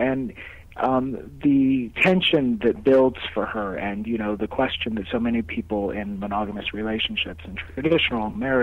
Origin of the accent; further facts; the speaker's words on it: United States; especially as an American, where we romanticize the idea of it